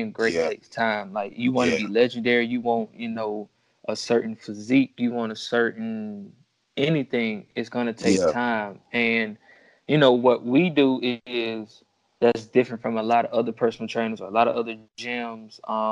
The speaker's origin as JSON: {"language": "English", "town": "Atlanta", "region": "Georgia", "country": "United States", "said": "Well, I'm from Atlanta, Atlanta, Georgia."}